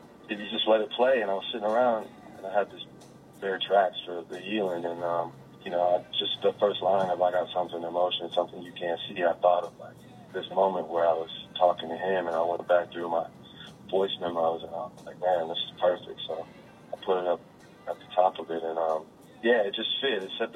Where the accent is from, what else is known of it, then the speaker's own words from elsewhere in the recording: Austin, Texas, United States; I was just kind of wandering around my hometown, Austin, Texas, just trying to be inspired, you know, soak up the sound.